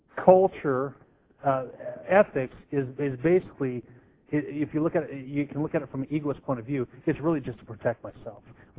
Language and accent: English; Arizona, United States; We are American citizens, we're Arizona citizens, we're Kingman Knights, and we are Christian Church Knights.